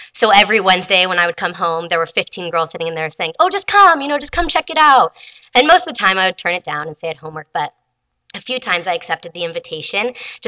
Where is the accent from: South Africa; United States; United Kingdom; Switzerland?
United States; Berkeley, California; I'm from Berkeley, and I didn't realize that was a weird place to be from until I came to Cal Poly.